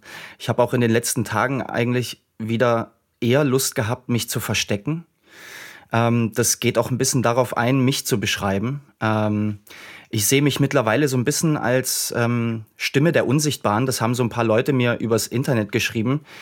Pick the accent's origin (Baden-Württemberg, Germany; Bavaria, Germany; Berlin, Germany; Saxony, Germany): Saxony, Germany; da wo ich herkomme, ich bin in dem Raum Dresden groß geworden.